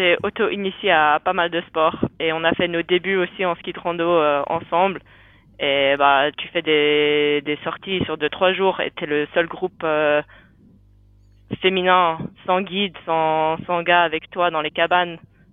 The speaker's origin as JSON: {"language": "French", "town": "Hamilton", "region": "Ontario", "country": "Canada", "second_language": "French", "said": "Moi, je viens de à une heure de Toronto, dans la partie anglophone en Ontario."}